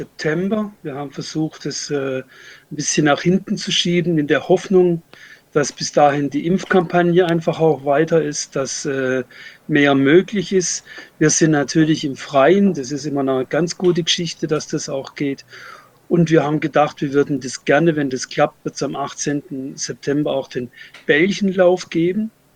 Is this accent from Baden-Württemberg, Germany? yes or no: yes; Freiburg, Baden-Württemberg, Germany; ich komme aus Freiburg